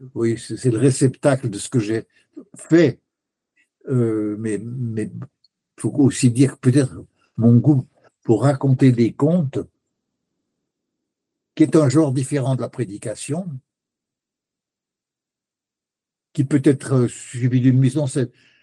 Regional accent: Romandy, Switzerland; c'était une tradition chez nous, en Suisse romande.

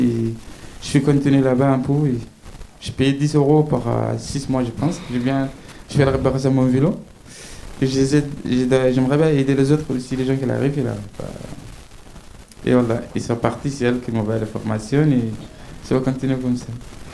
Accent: Sudan; Je viens du Soudan, je viens dans un petit village.

